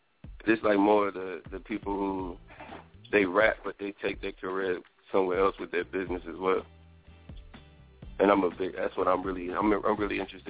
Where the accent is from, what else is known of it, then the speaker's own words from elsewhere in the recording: South Carolina, United States; So I just told basically my story from growing up in South Carolina.